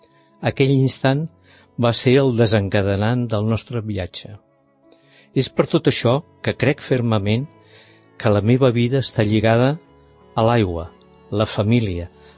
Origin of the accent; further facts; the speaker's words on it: Badia del Vallès, Catalonia, Spain; sóc de Badia del Vallès